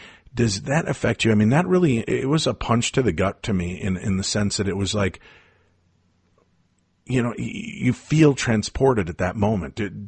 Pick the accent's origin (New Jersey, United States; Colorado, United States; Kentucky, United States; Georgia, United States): Georgia, United States; Atlanta; Growing up in Atlanta, Georgia, I mean, there's certainly a lot of history in that area.